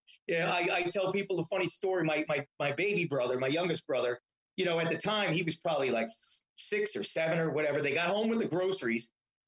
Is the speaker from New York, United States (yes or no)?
yes; Astoria, New York, United States; I grew up in Astoria for a few years, and I was all Spanish, Greek